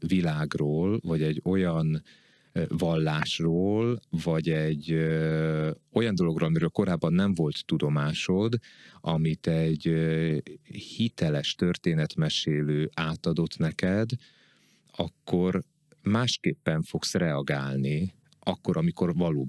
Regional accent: Berettyóújfalu, Hajdú-Bihar, Hungary; born there; mert én Hajdú-Bihar megyében születtem, Berettyóújfalvon, és van egy ilyen nagyon erős bihari identitásom

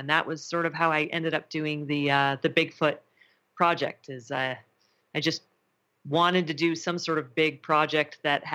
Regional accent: Idaho Falls, Idaho, United States; also born or lived in Washington, D.C.; So I grew up in Idaho Falls, which is where you guys are, and then kind of bounced around the U.S. a little bit and ended up living in Washington, D.C.

